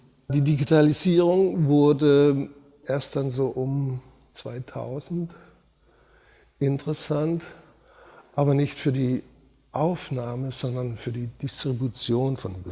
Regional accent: Baden-Württemberg, Germany; Also ich bin ja im Schwarzwald groß geworden, in einer Kleinstadt.

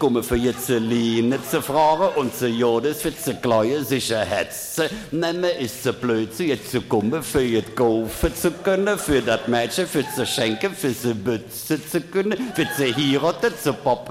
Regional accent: Trentino-Alto Adige, Italy; ich bin kein Bayer, ich komme aus Südtirol.

